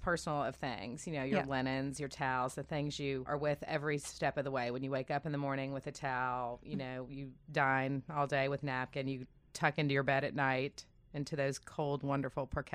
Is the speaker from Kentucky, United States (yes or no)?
yes; Kentucky, United States; You know, I'm from Kentucky, so I'm about 2 hours from the studio.